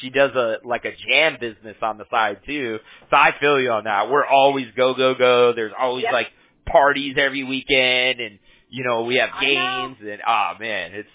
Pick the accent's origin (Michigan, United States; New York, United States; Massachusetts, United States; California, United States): California, United States; Huntington Beach; We're located in Fountain Valley, California. I'm from Huntington Beach. It's like one city over.